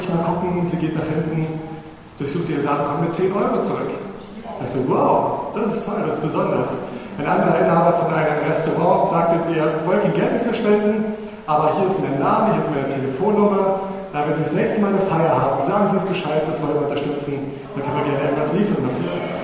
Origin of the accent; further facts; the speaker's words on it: Munich, Bavaria, Germany; Als Münchner, da werde ich jetzt nicht